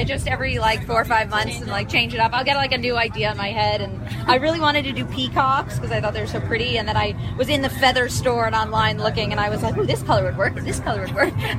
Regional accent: New York, United States; now in Netherlands; I'm originally from New York, but I'm based actually in the Netherlands.

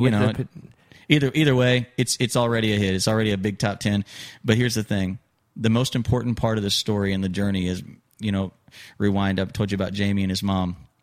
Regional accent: Missouri, United States; I was born and raised in Missouri, just above Arkansas, where you're from, yeah.

